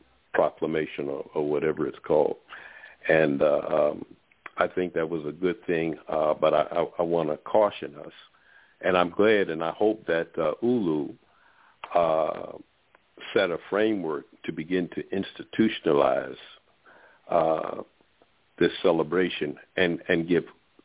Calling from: Baltimore, Maryland, United States; I'm calling from Baltimore, Maryland.

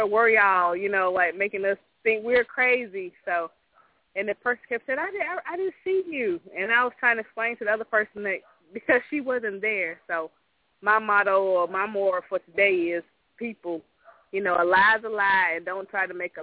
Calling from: Lithia Springs, Georgia, United States; I'm calling from Lithia Springs.

